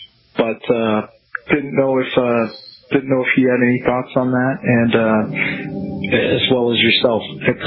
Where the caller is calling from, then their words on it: Phoenix, Arizona, United States; I'm calling from Phoenix.